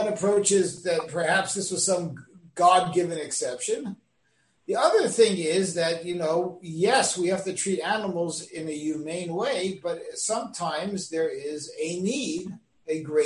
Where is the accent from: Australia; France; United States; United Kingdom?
United States; New York; Coming from New York into Frontier Days is like landing on Mars.